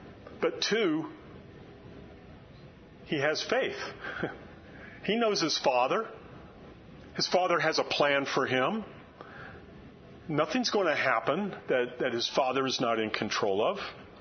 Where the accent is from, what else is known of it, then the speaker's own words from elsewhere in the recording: Florida, United States; I grew up in Florida every year.